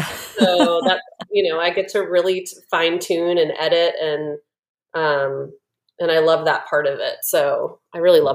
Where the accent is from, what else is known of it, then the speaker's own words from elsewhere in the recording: North Carolina, United States; now in Nashville, United States; I am originally from North Carolina, went to college there and then moved, had a short kind of brief move to Florida where I met my husband. And then we've been in Nashville about 12 years now